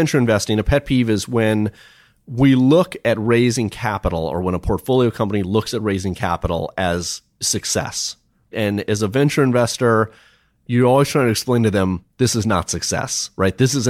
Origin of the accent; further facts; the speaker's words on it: Minnesota, United States; So I played sports when I was a kid. I grew up in Minnesota.